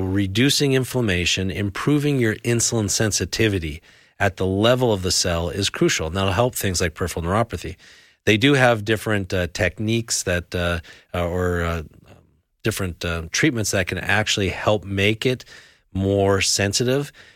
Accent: Canada; growing up in Canada, we used to ice skate outside and everything was always outside and it'd get really cold.

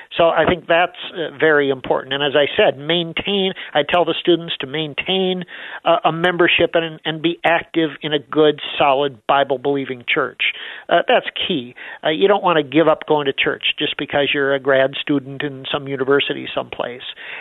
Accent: Midwest, United States; part of it has to do with the fact that I'm from the Midwest.

